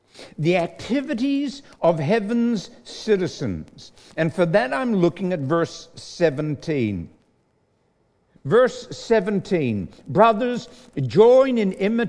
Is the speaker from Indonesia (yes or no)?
no; United Kingdom; now in Australia; I hold dual citizenship. I am a British subject, and then about 12 years ago, I became an Australian citizen.